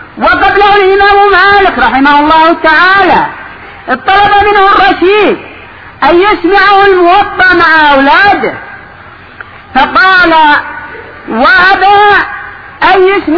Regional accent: Yemen; عندنا في اليمن كان بعض الشباب قد أصبح مؤلفا وأصبح محققا

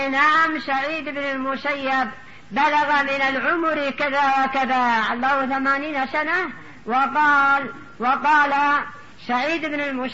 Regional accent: Yemen; والتعليم عندنا في اليمن أيضا خليط

